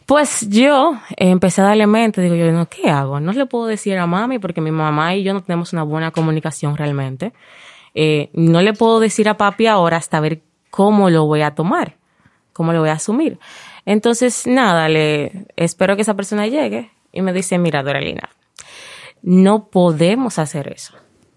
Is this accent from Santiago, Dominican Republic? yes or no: no; San Juan de la Maguana, San Juan, Dominican Republic; No tuve la dicha de tener muchas personas cerca porque vengo de San Juan de la Maguana.